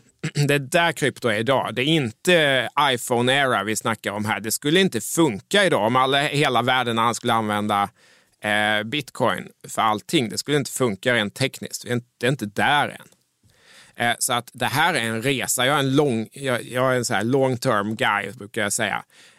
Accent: Mjölby, Östergötland, Sweden; När jag växte upp i Mjölby på treårsgräns så var världen väldigt lokal.

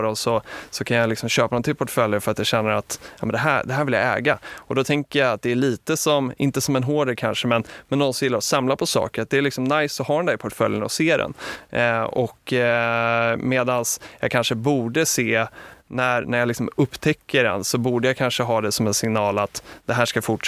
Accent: Stockholm, Stockholm County, Sweden; Jag är uppväxt i Stockholm och började plugga på Stockholms universitet

